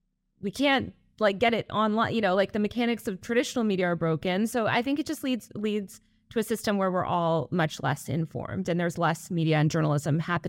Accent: Old Greenwich, Connecticut, United States; also born or lived in New York City; I grew up in New York City and outside in Connecticut and in a nice area in Old Greenwich.

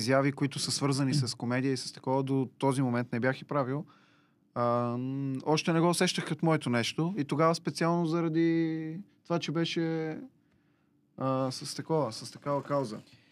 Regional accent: Bozhurishte, Sofia Province, Bulgaria; now in Sofia, Bulgaria; Аз съм от Божурище, тук до София на 5 км, по принцип родом. Ама от 5-6 години съм в центъра в най-живия квартал, от който е и той, Орландовци.

